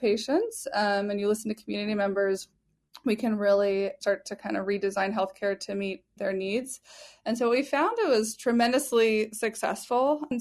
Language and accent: English; New Mexico, United States; I am. Yes, I grew up in New Mexico.